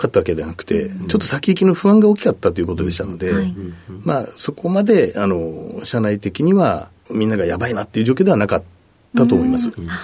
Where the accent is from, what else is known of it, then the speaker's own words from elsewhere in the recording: Matsuyama, Ehime, Japan; 出身は愛媛県の松山市の道後というところで、道後温泉にある道後ですね。